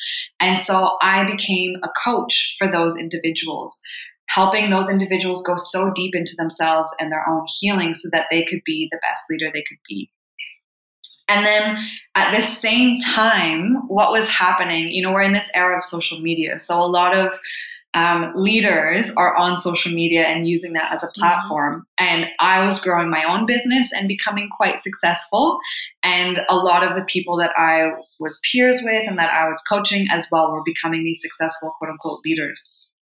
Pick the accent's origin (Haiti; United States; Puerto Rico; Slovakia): Haiti; also born or lived in Canada; I'm Canadian, but I grew up the daughter of two humanitarian workers in Haiti.